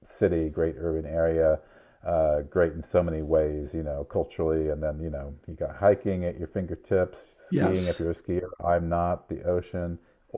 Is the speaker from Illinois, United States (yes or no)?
no; Iowa, United States; moved away as an adult; now in San Francisco, United States; no, I grew up in Iowa and I moved here kind of randomly when I was 24